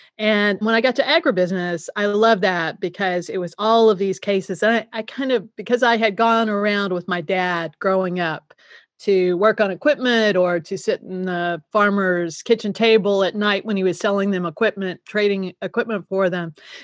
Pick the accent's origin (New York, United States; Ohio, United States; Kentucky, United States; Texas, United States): Kentucky, United States; now in Boston, United States; you'll see that I live in Boston. I was at Harvard Business School, but I'm from Kentucky. And not only am I from Kentucky, my dad was a farm equipment dealer there.